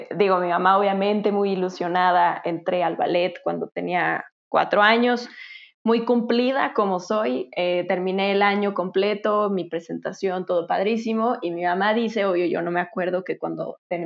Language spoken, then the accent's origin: Spanish; Mexico City, Mexico; Soy de la Ciudad de México, born and raised.